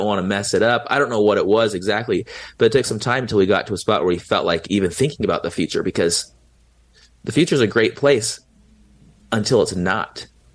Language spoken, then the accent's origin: English; San Diego, California, United States; I was 16 and I'm from San Diego.